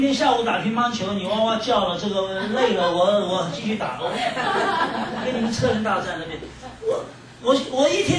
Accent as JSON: {"language": "Chinese", "country": "China", "said": "我们中国人很聪明的"}